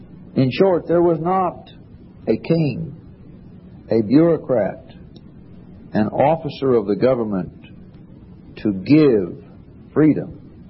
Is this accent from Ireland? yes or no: no; United States; born there; It's always made me very glad that I was born in the United States, because the United States is a unique country.